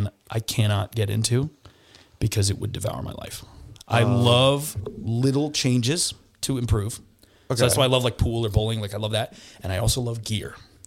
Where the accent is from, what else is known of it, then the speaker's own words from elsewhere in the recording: Colorado, United States; because I'm from Colorado and I actually took class in high school